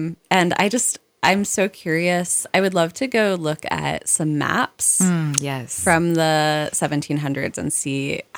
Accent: Midwest, United States; This always reminds me, I grew up in the Midwest

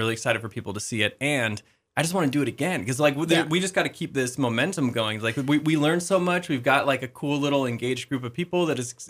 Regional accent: Sandpoint, Idaho, United States; I learned that he was from Spokane, and I was like, wait, I'm from Sandpoint.

